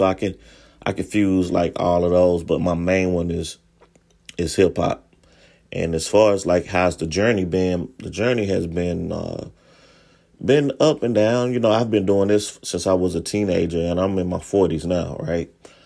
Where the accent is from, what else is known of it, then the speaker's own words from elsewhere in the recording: Childersburg, Alabama, United States; But yeah, I'm originally from Childersburg, Alabama, and that's like 45 minutes outside of Birmingham, you know.